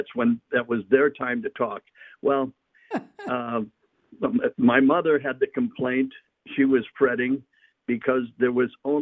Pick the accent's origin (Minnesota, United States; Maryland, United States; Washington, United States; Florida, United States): Minnesota, United States; St. Paul; You know that I'm from St. Paul.